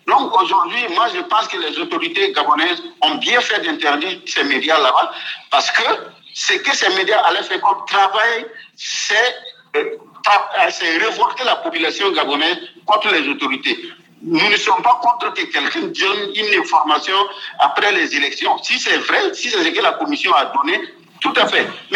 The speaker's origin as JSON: {"language": "French", "country": "Burkina Faso", "said": "chez nous, au Burkina Faso"}